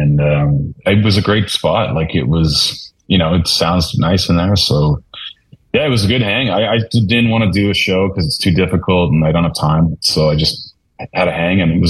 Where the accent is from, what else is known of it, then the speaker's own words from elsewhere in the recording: Saskatoon, Saskatchewan, Canada; also born or lived in Australia; I'm known as a guy from Saskatoon, but I was not born in Saskatoon. I was born in Australia, but like if I go to Australia, they think I'm from America when I speak.